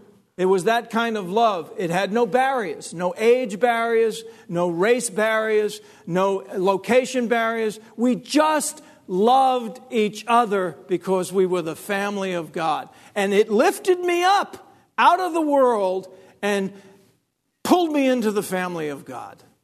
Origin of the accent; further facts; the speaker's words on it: Long Island, New York, United States; Of all places, I'm from Long Island.